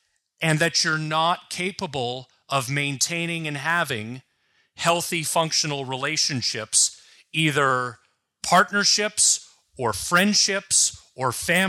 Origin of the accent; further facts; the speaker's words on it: Oakville, Ontario, Canada; Growing up in Oakville, I've joked that there was no homophobia in Oakville when I grew up there